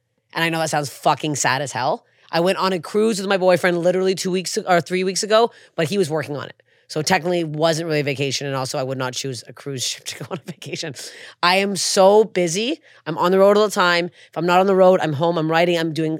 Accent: Canada; moved away as an adult; now in United States; Like I, as a Canadian performer, you pretty much have to move to the States. So 8 years ago, I picked up and I left all my family, all my friends.

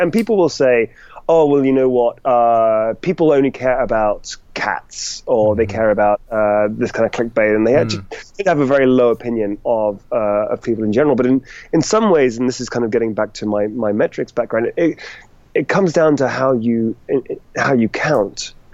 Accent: United Kingdom; being British, I usually make up some kind of ridiculous remark around being semi-retired.

